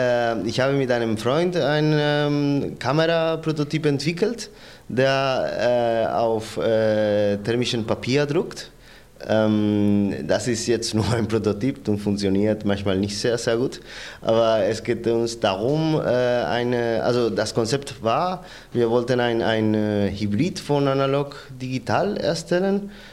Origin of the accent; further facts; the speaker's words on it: Spain; German is a second language; now in Berlin, Germany; ich komme aus Spanien ursprünglich, wohne seit 6 Jahren in Berlin.